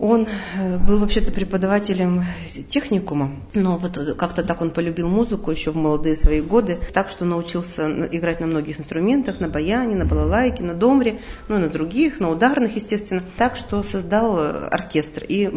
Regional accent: Vereshchagino, Perm Krai, Russia; Я из Верещагина, и вот это поэтому для нашего маленького города в Пермском крае это большое культурное явление.

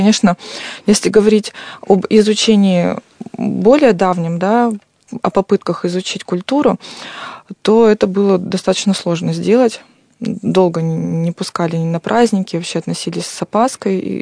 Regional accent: Urals, Russia; я всех допытываю, а кто же мы такие уральцы?

